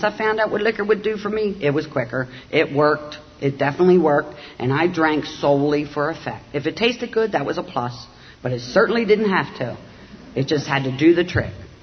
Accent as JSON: {"language": "English", "town": "Baltimore", "region": "Maryland", "country": "United States", "tie": "born or raised there", "said": "the people that I was raised around in South Baltimore, we never had anything."}